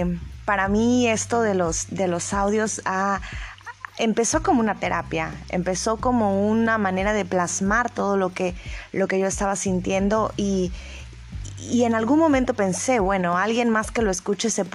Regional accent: Puebla, Mexico; born there; nací en Puebla, en un lugar mágico, lleno de diversidad culinaria y colorido.

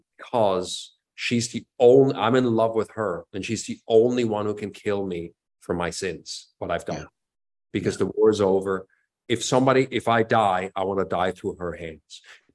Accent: Switzerland; my parents were German. And so I got the chance, and I was born and raised in Switzerland, so I really had nothing to do with Germany

